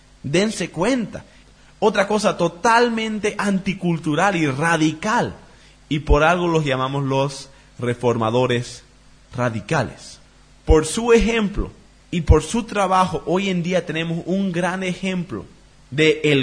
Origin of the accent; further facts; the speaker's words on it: Bolivia; ¿O hay partes que estoy manteniendo de mi cultura boliviana que son antibíblicos?